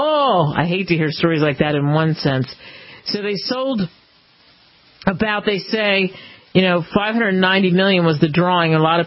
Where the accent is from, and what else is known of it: Philadelphia, Pennsylvania, United States; born or raised there